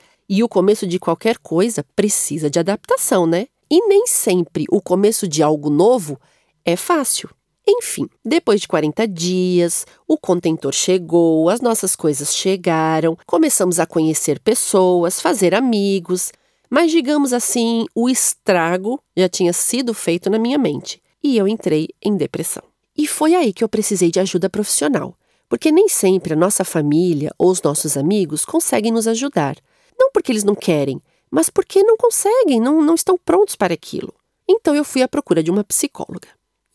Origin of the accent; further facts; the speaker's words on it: São Paulo, Brazil; now in Portugal; Eu nasci em São Paulo, no Brasil, e vivi lá por muitos anos.